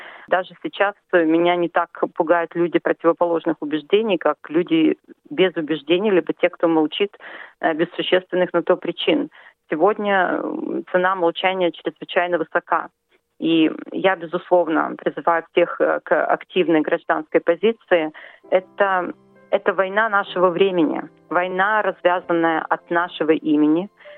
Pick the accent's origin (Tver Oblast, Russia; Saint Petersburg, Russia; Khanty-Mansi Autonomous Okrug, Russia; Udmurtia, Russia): Udmurtia, Russia; Izhevsk; moved away as an adult; now in Australia; я родом из Ижевска и живу в Австралии 15 лет.